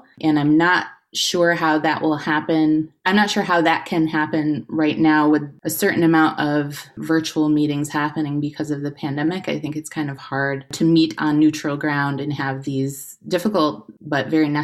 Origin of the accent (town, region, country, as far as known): Utica, New York, United States; born or raised there; now in Troy, United States